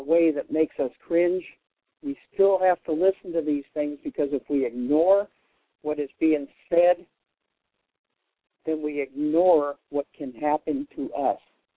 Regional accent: United States; They hate us because we're American. They hate us because we're free.

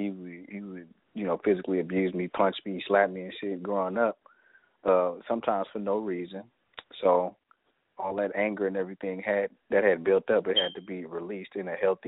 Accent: East Chicago, Indiana, United States; moved away as an adult; also born or lived in Montgomery; now in Las Vegas, United States; Well, I was born in Montgomery, Alabama, year 91. But I was raised in East Chicago, Indiana. Came to Las Vegas from Indiana, February of 2014.

